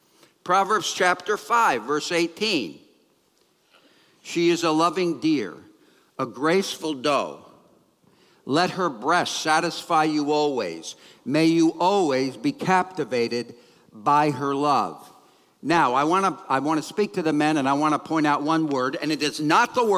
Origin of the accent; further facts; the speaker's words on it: East Coast, United States; moved away; I come from the East Coast. A lot of Mediterranean people. I'm Italian. A lot of Mediterranean people. I have been here now for almost 30 years.